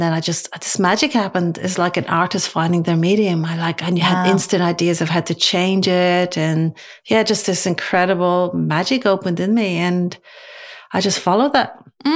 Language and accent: English; Ireland; growing up in Ireland, I always adored chocolate